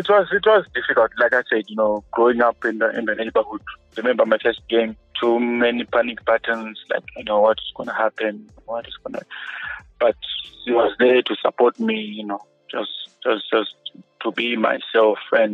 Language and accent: English; Gweru, Midlands, Zimbabwe; I grew up in Ngweru, and that's where I attended my school thing.